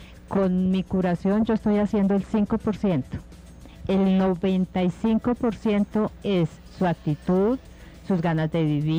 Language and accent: Spanish; Colombia; nosotros somos colombianos, somos de frijoles, papas criollas, aguacate, yuca